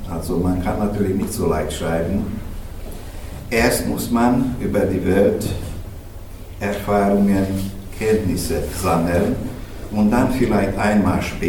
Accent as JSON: {"language": "German", "country": "Hungary", "tie": "born or raised there", "said": "zwar meine Muttersprache Deutsch ist, aber als ich dann in die Schule gekommen bin, dann musste ich die ungarische Sprache erlernen natürlich. Und am Ende war es schon so, dass man am Ende Ungarisch viel besser konnte als Deutsch."}